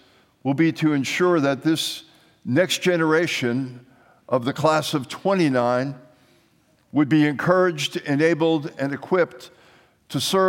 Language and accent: English; New York, United States; We're both from New York. I recognized her accent. She recognized my accent.